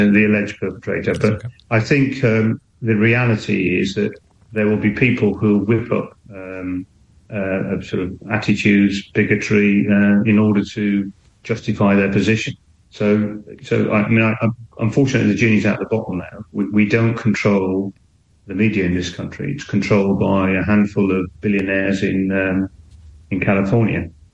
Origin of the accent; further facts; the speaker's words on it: United Kingdom; born there; I'm British. You know, I was born here.